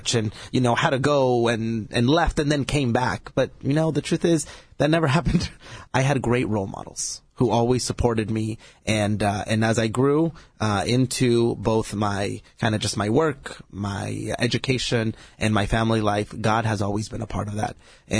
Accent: California, United States; My story really is all in Orange County, actually, believe it or not. Born and raised in Orange County, always part of the church.

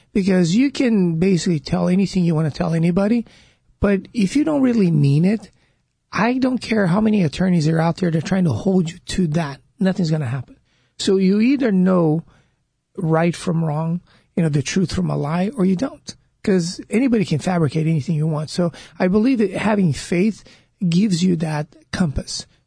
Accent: Brazil; So all of us brothers were born and raised in Brazil. So we're Chinese by descendant, but Brazilian by citizenship.

